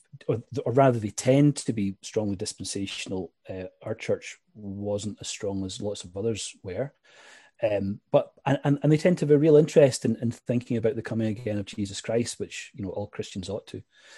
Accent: Scotland, United Kingdom; now in Belfast, United Kingdom; as you mentioned before. I grew up in Scotland, but actually my parents were from Northern Ireland, which is where I currently live. I teach in Belfast.

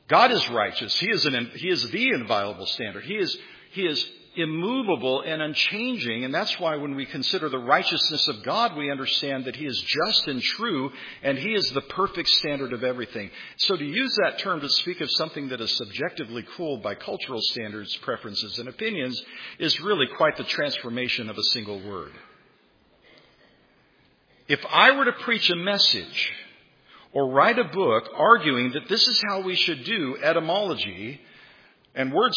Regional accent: California, United States; accent: valley speech; now in England; I was raised in California, and we had a dialect, kind of a slang language that kids would use, and we called it a valley speech.

